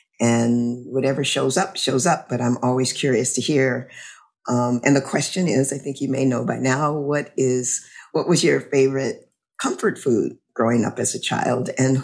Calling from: Louisiana, United States; I'm calling in from Louisiana.

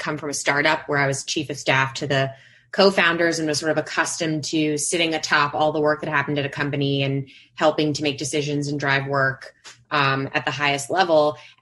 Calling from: Brooklyn, New York, United States; I am joining from Brooklyn, from my home office, also known as my bedroom.

